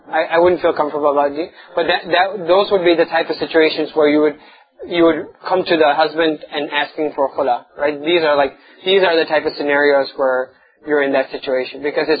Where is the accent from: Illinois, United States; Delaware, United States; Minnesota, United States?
Illinois, United States; Chicago; I mean, I grew up in Chicago, that's why I know, like Kedzie area and all that.